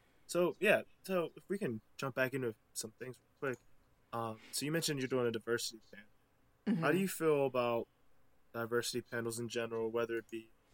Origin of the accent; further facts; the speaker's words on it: Pittsburgh, Pennsylvania, United States; I'm from Pittsburgh. We eat our signature dish is, hey, here's some bread.